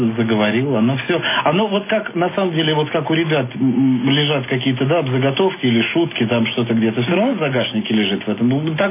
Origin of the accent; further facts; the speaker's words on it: Lviv, Lviv Oblast, Ukraine; moved away; мы все земляки, потому что мы все из Украины. Только в разное время мы сюда приехали. Володя-то из Одессы, это Ростик из Донецка, я из Львова.